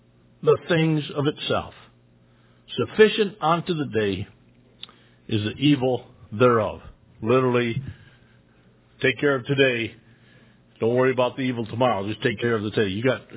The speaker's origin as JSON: {"language": "English", "region": "Michigan", "country": "United States", "tie": "born or raised there", "said": "And when I grew up in Michigan, they'd drag out them big old stumps that were from the big fire of Michigan"}